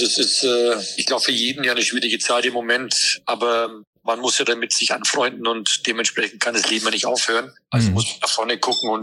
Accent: Hamburg, Germany; dass man als Hamburger natürlich Daumen drückt.

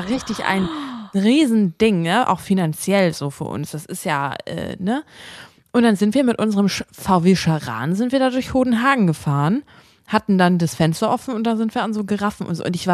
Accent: Reisdorf, Schleswig-Holstein, Germany; im Wildpark, da wo ich herkomme, in Reisdorf, Schleswig-Holstein, ne?

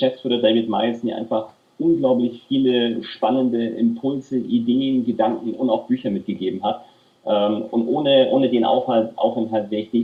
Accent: Nuremberg, Bavaria, Germany; Ich bin in Nürnberg aufgewachsen

